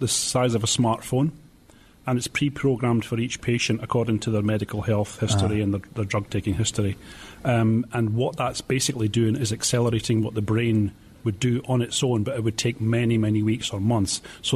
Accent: Scotland, United Kingdom; I'm from Scotland

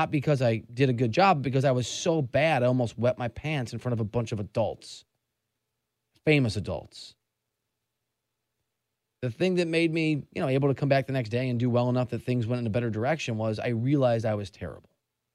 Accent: Midwest, United States; I'm from the Midwest. Mom's from Jersey. Dad's from Iowa.

